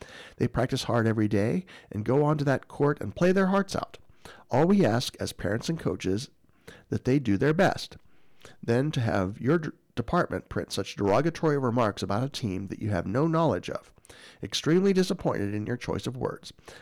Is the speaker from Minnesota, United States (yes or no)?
no; Iowa, United States; I was born and raised in Hancock County.